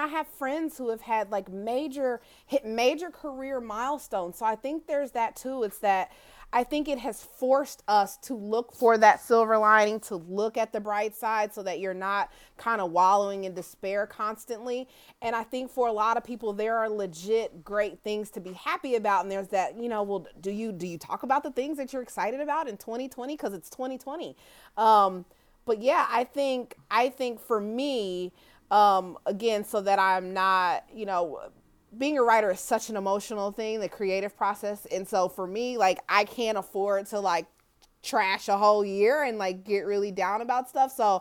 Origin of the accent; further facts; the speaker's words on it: Kansas City, Missouri, United States; Yeah, I grew up in Kansas City, Missouri, and was a Royals fan.